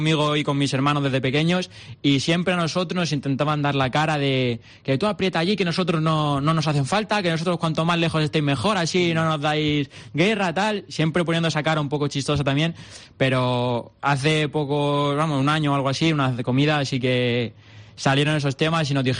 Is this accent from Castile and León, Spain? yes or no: no; Parrilla, Castilla-La Mancha, Spain; Yo soy de Parrilla, de la comarca de Talavera, pues allí estaba jugando, llevaba ahí 4 temporadas.